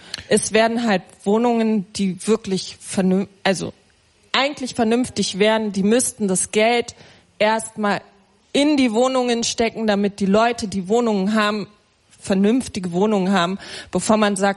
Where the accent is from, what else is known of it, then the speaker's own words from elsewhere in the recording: Berlin, Germany; Aus Berlin.